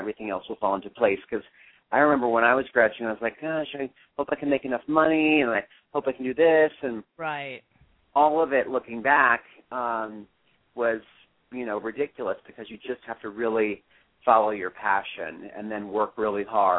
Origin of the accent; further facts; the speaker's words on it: Pennsylvania, United States; And I'm from Pennsylvania, and I've done a bunch of programs with them.